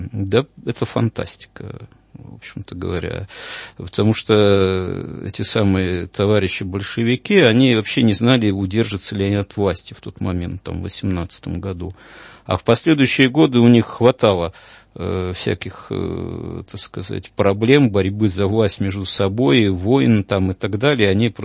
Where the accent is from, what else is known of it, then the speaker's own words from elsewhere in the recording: Yekaterinburg, Sverdlovsk Oblast, Russia; И вообще я родом тоже из Екатеринбурга бывшего, Свердловского. Свердловская, я еще даже Ипатьевский дом помню, поскольку мы жили там недалеко, в центре города одно время, вот, еще до его сноса.